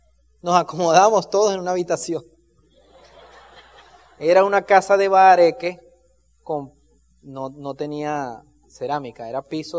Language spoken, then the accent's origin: Spanish; Cali, Valle del Cauca, Colombia; born there; Yo soy el menor de 3 hijos. Nací en Cali, en Colombia.